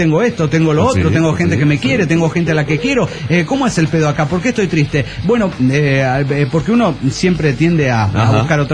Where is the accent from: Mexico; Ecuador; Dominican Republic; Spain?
Mexico; Molinito; del Molinito, México.